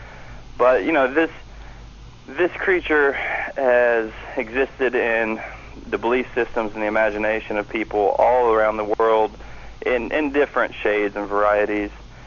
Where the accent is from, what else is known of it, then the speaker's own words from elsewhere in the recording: Kentucky, United States; born there; I just wanted to say hello to Mike because he's from my homeland there. I was born in Kentucky, actually, first off.